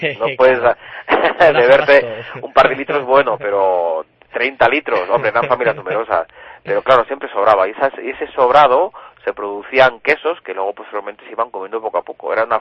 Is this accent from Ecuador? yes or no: no; Castile, Spain; Hombre, yo como buen castellano, quizás el queso manchego.